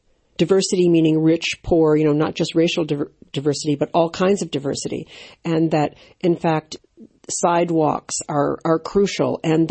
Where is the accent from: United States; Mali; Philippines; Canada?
United States; I'm originally American, and I recognized that she had a New York accent.